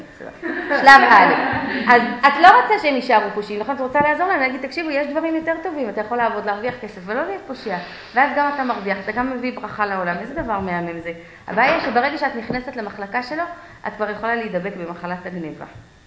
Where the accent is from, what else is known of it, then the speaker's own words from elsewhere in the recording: Ra'anana, Central District, Israel; אני גדלתי ברעננה, בהמשך, אחרי שעלינו לארץ, גדלתי ברעננה, והיינו הדתיים היחידים בבניין